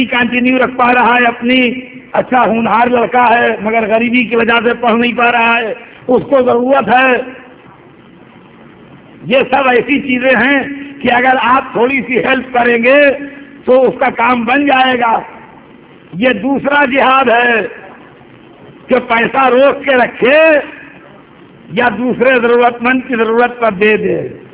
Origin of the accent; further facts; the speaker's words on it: India; چونکہ میں انڈین ہوں اس بہانے کہہ رہا ہوں کہ اگر ہندوستان کے سارے مسلمان مار ڈالے جائیں